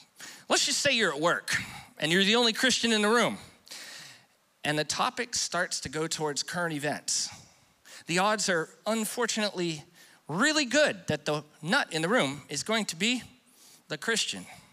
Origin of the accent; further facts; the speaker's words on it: Fellsmere, Florida, United States; I'm from Fellsmere.